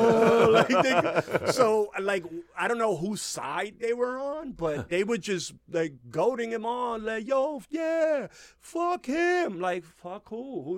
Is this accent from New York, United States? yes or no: yes; Bronx, New York, United States; I grew up in the Bronx.